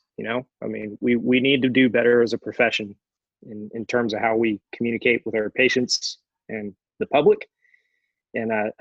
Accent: Augusta, Georgia, United States; now in Atlanta, United States; I'm from Augusta originally.

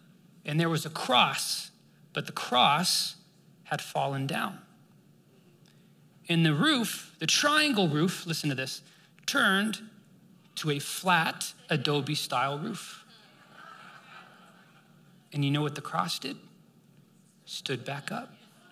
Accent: Texas, United States; also born or lived in California / Vermont; And I grew up in Texas, and then my parents helped start a church in Texas, and then we went to California. We were there for like my middle school years. Went to Vermont.

